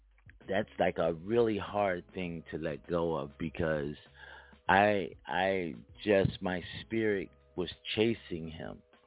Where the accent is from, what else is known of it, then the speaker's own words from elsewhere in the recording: Philadelphia, Pennsylvania, United States; we both were from the other coast. We were from the East Coast. He was from Ohio, Dayton, Ohio, and I was from Philadelphia